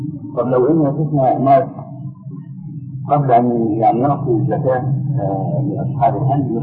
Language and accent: Arabic; Egypt